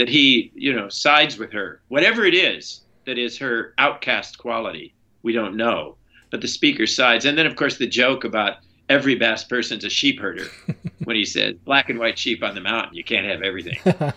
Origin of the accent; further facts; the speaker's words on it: Arizona, United States; I grew up in Southern Arizona, and I grew up in a very mixed Anglo-Chicano, Anglo-Mexicano community.